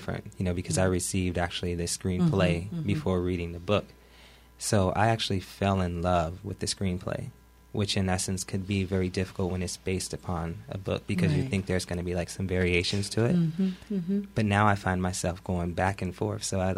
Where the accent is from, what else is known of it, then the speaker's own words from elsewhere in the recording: Louisiana, United States; So, born and raised, Louisiana.